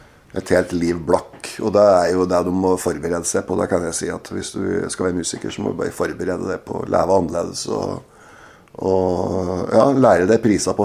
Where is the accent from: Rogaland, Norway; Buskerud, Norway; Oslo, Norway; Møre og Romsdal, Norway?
Oslo, Norway; also born or lived in Trondheim, Norway; now in Toten, Norway; Men ja, jeg kom fra Oslo i 19... Gudene vet. 68 eller noe sånt. 69.